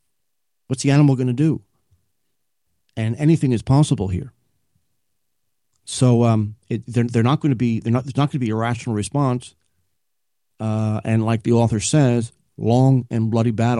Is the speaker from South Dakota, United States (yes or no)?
no; New York, United States; I mean, I grew up, you know, because I'm from the New York area with news reports about him